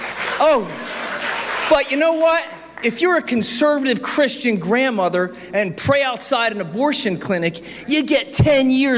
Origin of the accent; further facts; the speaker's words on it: Buckingham Township, Pennsylvania, United States; I'm from Buckingham Township, and I honestly don't know what country I'm living in anymore.